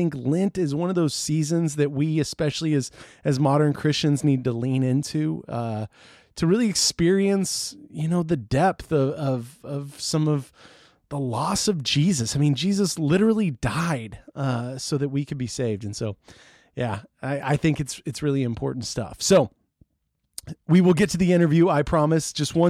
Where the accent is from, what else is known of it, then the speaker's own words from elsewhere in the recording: Amarillo, Texas, United States; She's from Canyon. I'm from Amarillo, Texas, small towns in the Texas panhandle.